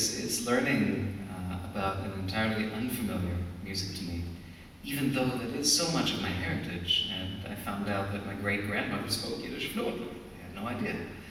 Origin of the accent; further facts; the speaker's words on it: Israel; though I come from Israel, Yiddish and klezmer and all this music is entirely new to me